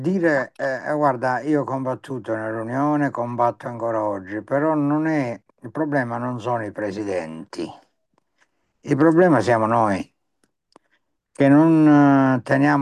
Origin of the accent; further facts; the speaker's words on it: Salerno, Campania, Italy; now in Siena, Italy; sono stato consigliere poi a Salerno nella mia terra di origine e adesso sono 19 anni che sono a Siena.